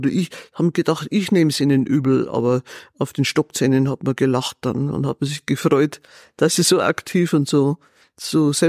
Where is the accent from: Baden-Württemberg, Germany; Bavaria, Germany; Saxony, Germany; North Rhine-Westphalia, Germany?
Bavaria, Germany; Amerang; Nicht direkt, also 30 Kilometer nördlich von Chiemsee.